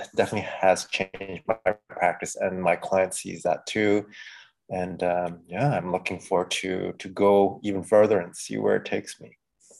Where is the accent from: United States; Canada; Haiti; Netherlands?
Canada; Montreal, Quebec; from Montreal, Canada.